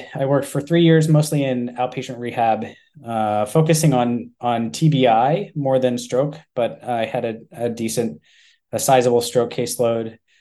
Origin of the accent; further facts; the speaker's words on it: Durham, North Carolina, United States; No, I grew up in Durham, North Carolina for most of my childhood. So yeah, that was sort of going home for me